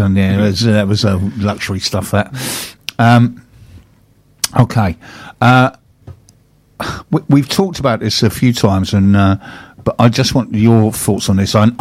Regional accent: Bearsted, South East England, United Kingdom; When I was a kid growing up in Bursted, there used to be a second-hand car dealer

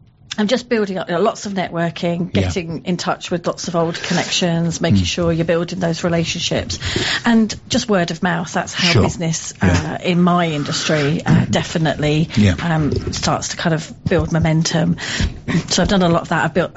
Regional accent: Dover, South East England, United Kingdom; I've always lived in Kent and currently living in Sittingbourne, but I grew up in Dover.

